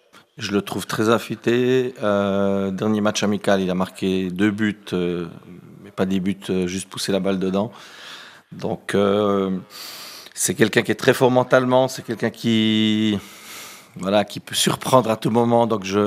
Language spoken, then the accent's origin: French; Portugal; Alors, en tant que Portugais, si je parle avec le cœur, je dis oui tout de suite.